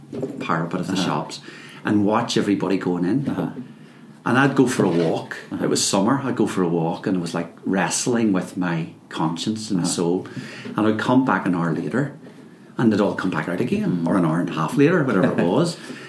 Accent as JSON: {"language": "English", "town": "Belfast", "region": "Northern Ireland", "country": "United Kingdom", "tie": "born or raised there", "said": "I grew up in a working class home in North Belfast. It was just a typical working class environment"}